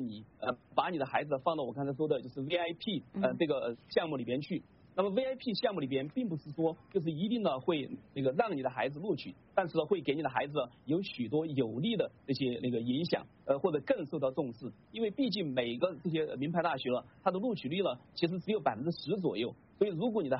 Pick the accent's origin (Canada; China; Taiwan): China; moved away as an adult; now in United States; 像我从中国过来到美国